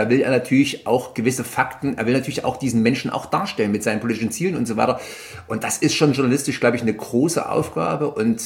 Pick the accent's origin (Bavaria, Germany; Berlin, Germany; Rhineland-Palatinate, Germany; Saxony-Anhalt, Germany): Bavaria, Germany; Nuremberg; ich komme ja quasi aus Nürnberg